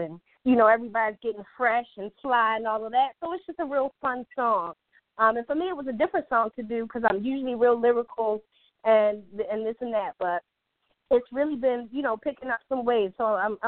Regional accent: Baltimore, Maryland, United States; now in Dallas, United States; I also host my own radio show at Power 214 in Dallas, Texas. I'm from Baltimore, but I be everywhere.

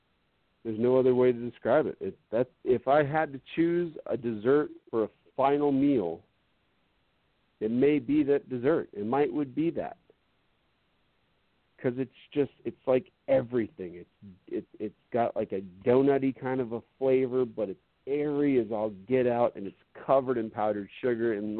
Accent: New York, United States; Growing up in Long Island, New York, up until the time I was around 9 or 10 years old, we used to go to the county fair.

